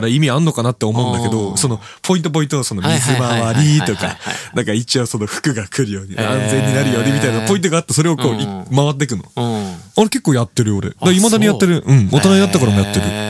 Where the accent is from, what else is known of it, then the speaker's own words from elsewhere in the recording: snow country, Japan; そのやっぱ雪国出身なんで、